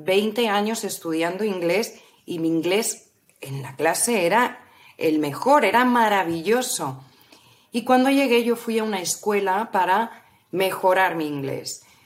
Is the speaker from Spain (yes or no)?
yes; Spain; soy española, encantada de conocerte